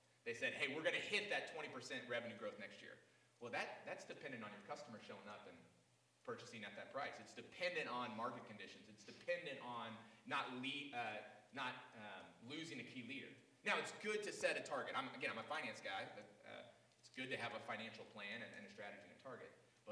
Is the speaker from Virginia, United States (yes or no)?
yes; Virginia, United States; I was from Virginia. I went to UT Knoxville, go Vols.